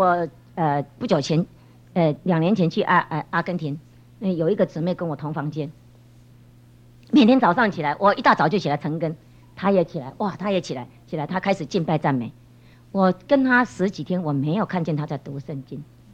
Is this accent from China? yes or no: no; Taiwan; 那我们台湾话就叫做什么呢？我很盼望我讲的一些闽南话你们都听得懂。有时候国语啊，不知道怎么讲，讲到闽南话好像比较有乡土味道。